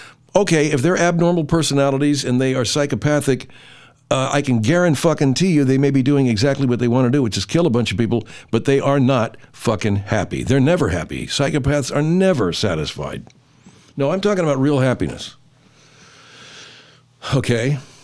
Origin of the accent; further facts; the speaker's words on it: Arcadia, California, United States; I grew up in Arcadia. I learned to drive in that fucking parking lot at Santa Anita Racetrack.